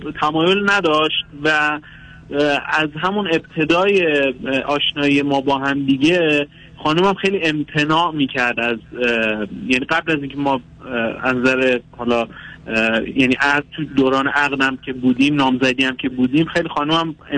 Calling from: Iran; ولی تلفنم قطع شد چون از ایران هستم.

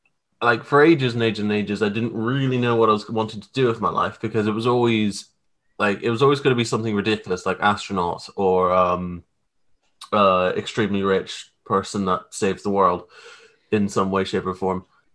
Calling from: Belfast, Northern Ireland, United Kingdom; So I'm coming from Belfast, Northern Ireland. It's a wonderful grey morning, kind of like they all are

